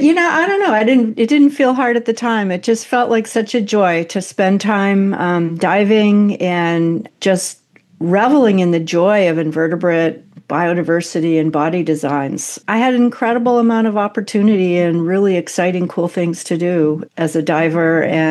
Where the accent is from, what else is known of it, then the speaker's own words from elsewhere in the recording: New Hampshire, United States; I grew up in New Hampshire, where we've only got about 13 miles of coastline.